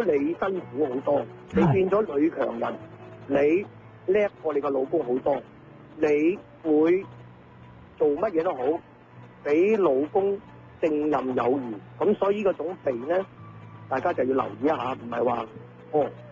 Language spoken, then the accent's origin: Cantonese; Guangdong, China; 我哋廣東人講嘅就係左手嚟右手去